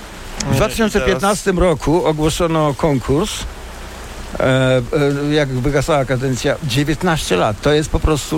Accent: Toruń, Kuyavian-Pomeranian Voivodeship, Poland; bo jestem rodowitym Torunianinem z osiągnięciami

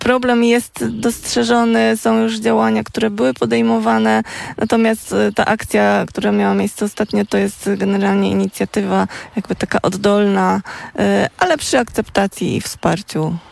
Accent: Greater Poland Voivodeship, Poland; Poznania nie, ale Wielkopolski, tak.

